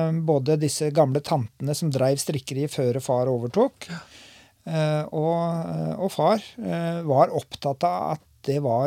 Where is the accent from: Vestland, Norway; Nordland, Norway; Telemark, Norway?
Telemark, Norway; Lunde; also born or lived in Oslo; Så jeg var bare liten guttunge når vi flyttet til Lunde, men jeg husker litt fra Oslo, og ellers så har jeg oppveksten min I Lunde da.